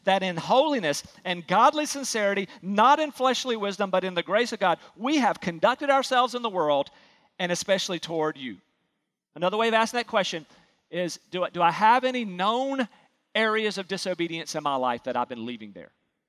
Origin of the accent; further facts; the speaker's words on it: North Carolina, United States; accent: North Carolina; I think it's my North Carolina accent was there.